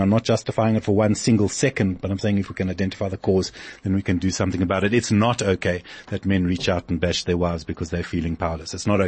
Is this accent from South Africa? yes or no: yes; South Africa; because as a South African, when one visits Israel, one of the most strongest impressions one walks away